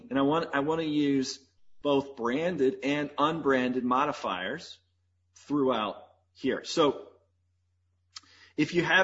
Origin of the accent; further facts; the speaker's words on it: St. Louis, Missouri, United States; everywhere from St. Louis right here in my hometown to Kenya